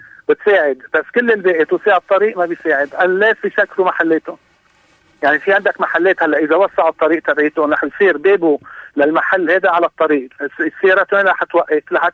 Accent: North Governorate, Lebanon; now in Beirut, Lebanon; انا مثلا اولادي قالوا لي ما نطلع شمال انا شمالي

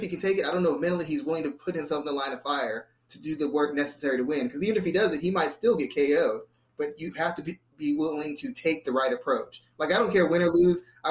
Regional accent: San Antonio, Texas, United States; I'm from San Antonio.

